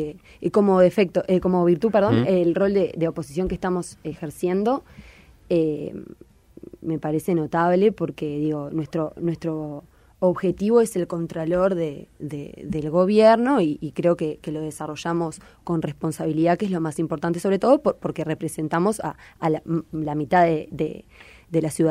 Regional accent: Uruguay; cuando somos todos uruguayos y acá todos queremos que al país le vaya bien

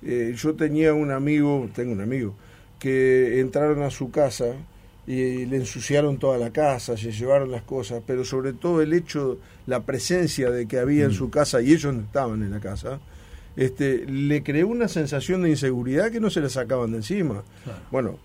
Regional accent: Uruguay; una sociedad como la uruguaya, que todavía seguimos siendo relativamente tranquilos con respecto al entorno

